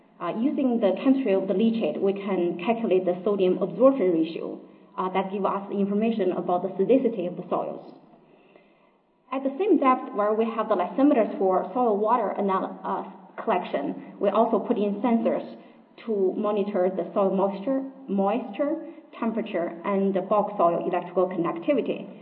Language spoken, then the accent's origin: English; El Paso, Texas, United States; So I'm from El Paso, Texas. That's the western part of the Texas. We border with New Mexico and Mexico.